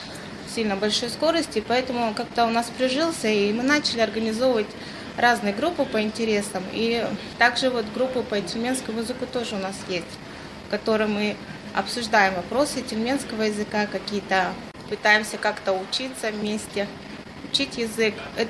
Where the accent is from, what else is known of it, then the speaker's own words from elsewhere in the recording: Petropavlovsk-Kamchatsky, Kamchatka Krai, Russia; Соответственно, в нашей семье мы уже все выросли в Петропавловске-Камчатском с русским языком как основным.